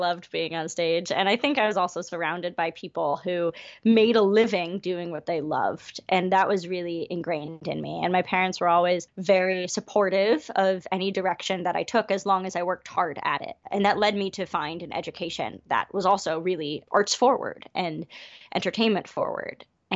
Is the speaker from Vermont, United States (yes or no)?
no; Chicago, Illinois, United States; born there; Yeah, so I was born in Chicago